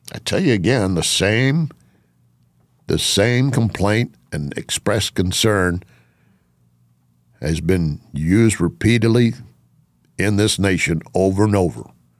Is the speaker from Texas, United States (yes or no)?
yes; Texas, United States; born there; Now, I can say that because I was born in Texas. And being born in Texas, my birth certificate was already pre-stamped for religion, Baptist.